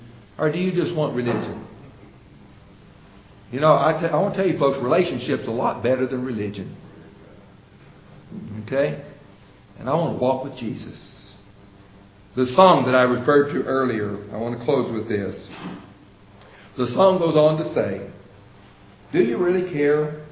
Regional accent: the South, United States; I grew up in the South.

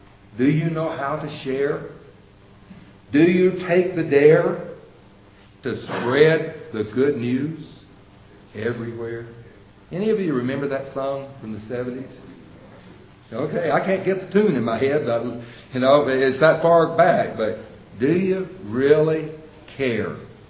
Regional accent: the South, United States; I grew up in the South.

